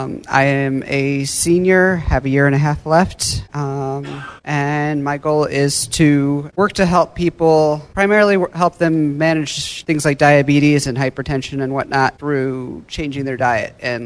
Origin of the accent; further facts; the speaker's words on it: Fort Wayne, Indiana, United States; I'm from Fort Wayne, Indiana.